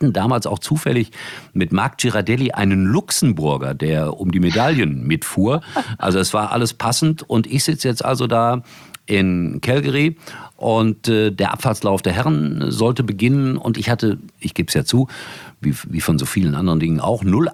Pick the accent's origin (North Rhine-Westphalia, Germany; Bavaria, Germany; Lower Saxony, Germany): North Rhine-Westphalia, Germany; Gelsenkirchen; Ich komme aus Gelsenkirchen.